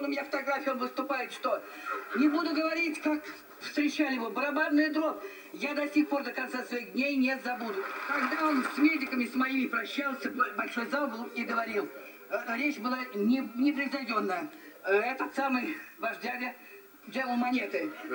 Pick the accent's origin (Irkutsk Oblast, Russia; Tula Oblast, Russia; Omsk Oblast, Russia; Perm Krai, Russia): Tula Oblast, Russia; Tula; Я бабушка. Я бабушка, мне 74 года. Я тулячка. … молодая женщина, в те годы мне было 37 лет.